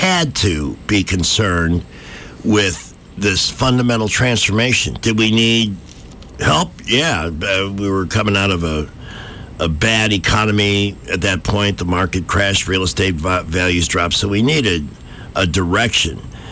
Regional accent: Chicago, Illinois, United States; I think it's because look, I grew up in Chicago.

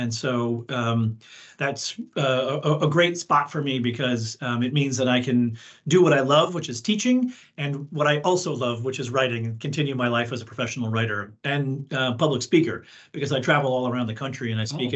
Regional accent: Boston, Massachusetts, United States; my mother worked the night shift as a nurse at Mass General Hospital when I was growing up in Boston.

